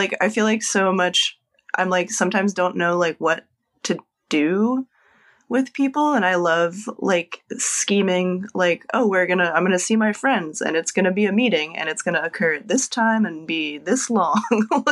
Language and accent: English; Lancaster, Pennsylvania, United States; I am going to Table Lancaster Zine Fest in Pennsylvania, which is my hometown. And when I lived there, there wasn't much zine stuff going on.